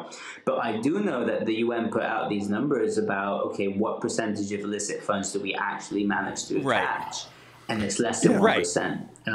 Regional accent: Costa Rica; also born or lived in Hungary; I was born in Hungary, I grew up in Costa Rica.

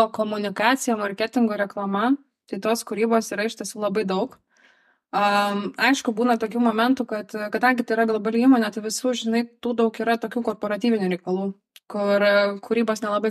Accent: Ukmergė, Vilnius County, Lithuania; Aš šiaip esu iš Ukmergės, originally.

